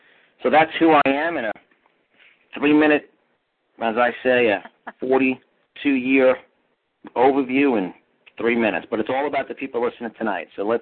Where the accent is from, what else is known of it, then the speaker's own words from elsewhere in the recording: New York, United States; accent: New York; I was born and raised in New York, as you guys will hear my accent.